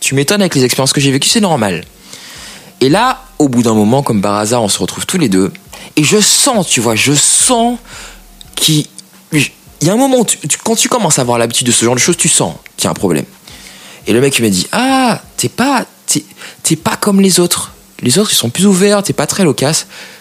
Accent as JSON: {"language": "French", "country": "Martinique", "tie": "born or raised there", "said": "donc j'ai grandi en Martinique"}